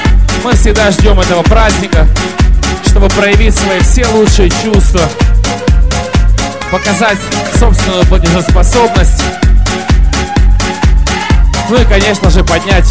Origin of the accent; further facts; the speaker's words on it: Kyiv, Kyiv City, Ukraine; И работаю я, астербайтер из Киева.